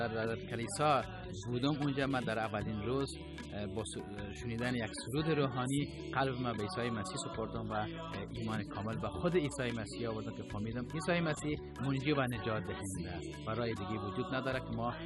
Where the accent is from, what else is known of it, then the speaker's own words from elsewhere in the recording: Afghanistan; moved away; گفتم وقتی که از افغانستان آمدم بیرون امرای خانواده